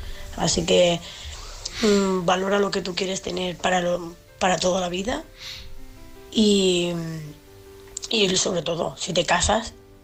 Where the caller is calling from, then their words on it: Seville, Andalusia, Spain; de Sevilla.